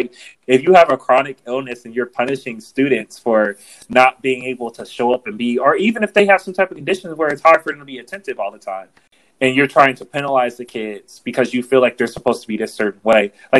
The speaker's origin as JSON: {"language": "English", "region": "California", "country": "United States", "tie": "born or raised there", "also_born_or_lived": "Connecticut / Florida", "said": "so I grew up in the Black church, and so I lived in, like, the South. Like, I grew up in California, in Connecticut, in Florida."}